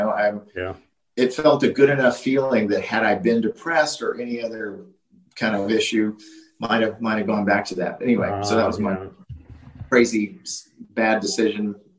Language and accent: English; Houston, Texas, United States; And I said, I'm visiting from Houston.